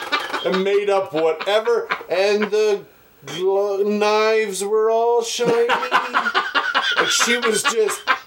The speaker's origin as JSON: {"language": "English", "country": "Canada", "said": "Even though I'm full-blooded, fucking love Canadian, love Canada, everything"}